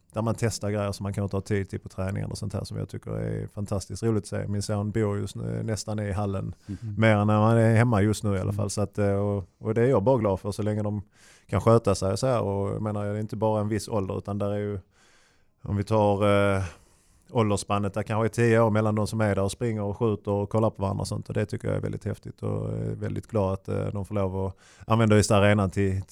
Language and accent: Swedish; Sweden; hemma i Sverige är man, det är ju oerhört familjärt